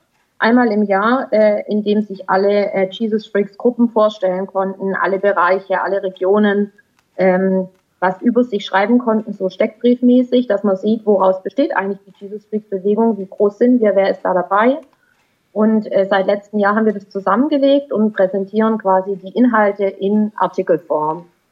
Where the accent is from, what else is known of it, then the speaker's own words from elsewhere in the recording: Baden-Württemberg, Germany; ich komme aus der Nähe von Stuttgart, man hört es hier mir auch an. Hm. Und ich bin bei den Stuttgarter Jesus Freaks dazugekommen, habe in Stuttgart da gerade dann Abi gemacht und bin dann halt ausgezogen, weggezogen